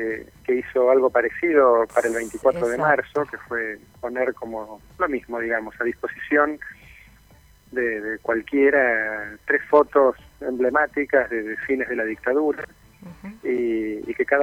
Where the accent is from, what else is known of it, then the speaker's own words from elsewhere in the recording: La Plata, Buenos Aires Province, Argentina; now in Buenos Aires, Argentina; yo vivo en Buenos Aires, pero soy platense y cuando voy a La Plata veo como muchas cosas